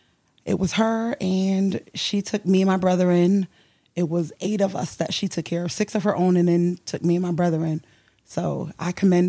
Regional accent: New Haven, Connecticut, United States; Right here, New Haven, Connecticut. I am born and raised New Haven, right here.

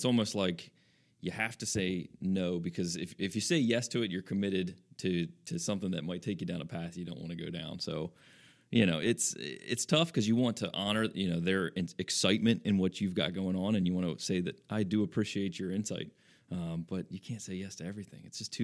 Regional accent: Brownsville, United States; So I've known Steve growing up in Brownsville.

